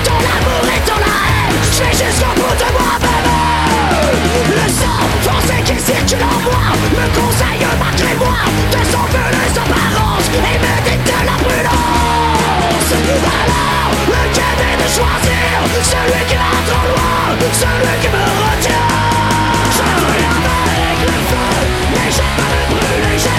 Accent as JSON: {"language": "French", "region": "Grand Est", "country": "France", "accent": "Anglo-Lorraine", "said": "je m'excuse pour mon accent un peu anglo-lorrain, hein."}